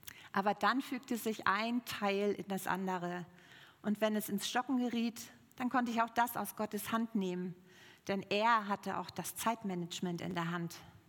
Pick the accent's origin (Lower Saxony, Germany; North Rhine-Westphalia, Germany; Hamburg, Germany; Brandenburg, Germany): Hamburg, Germany; ich überhaupt im Fichtelgebirge bleiben soll, nachdem mein Mann verstorben war, oder wegziehen, in meine Heimatstadt Hamburg zurückkehren.